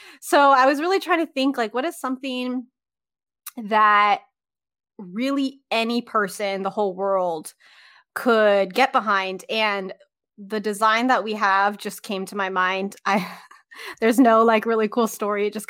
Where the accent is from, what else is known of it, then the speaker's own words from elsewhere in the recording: Pacific Northwest, United States; I applied to a bunch of places close to me. I grew up in the Northwest.